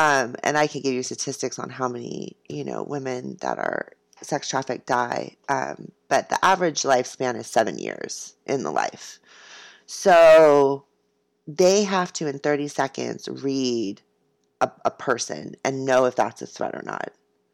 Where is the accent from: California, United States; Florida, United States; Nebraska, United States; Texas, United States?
California, United States; San Diego; born there; I was born in 1975 in San Diego. At Scripps Mercy.